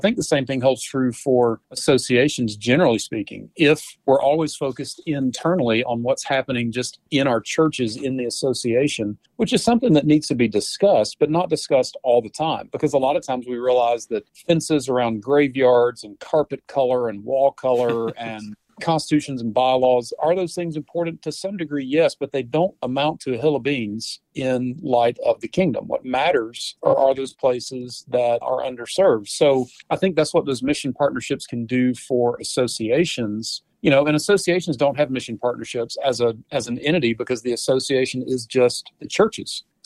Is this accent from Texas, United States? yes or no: no; South Carolina, United States; also born or lived in Salt Lake City, United States; So we've done ministry where I grew up here in South Carolina. But we left here about 20 years ago for me to do a master's and PhD at Southern Seminary.